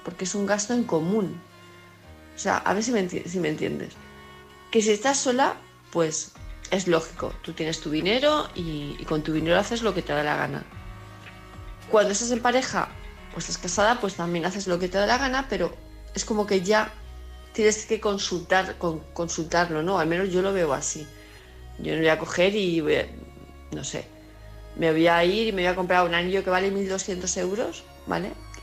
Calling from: Palma de Mallorca, Balearic Islands, Spain; de Palma de Mallorca

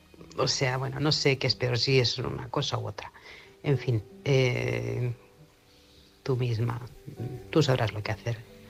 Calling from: Manresa, Catalonia, Spain; corresponsal de Manresa, Barcelona.

